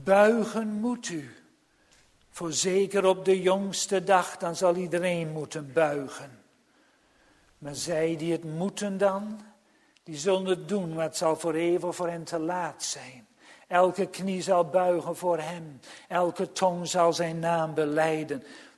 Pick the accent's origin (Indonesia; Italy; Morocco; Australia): Australia; Weet u, ik heb mijn jeugd in Australië doorgebracht.